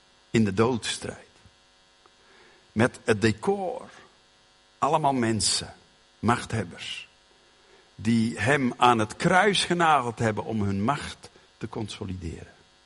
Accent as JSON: {"language": "Dutch", "town": "Genk", "region": "Flanders", "country": "Belgium", "said": "Ik kwam van Genk, was 23 jaar."}